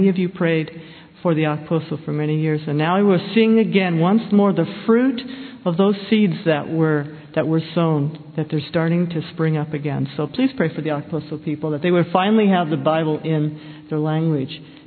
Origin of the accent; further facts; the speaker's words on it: Oxnard, California, United States; born there; I was born here in Oxnard.